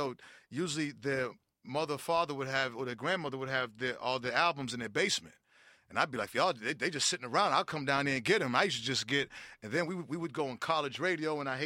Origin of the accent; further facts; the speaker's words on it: Boston, Massachusetts, United States; I'm from Boston.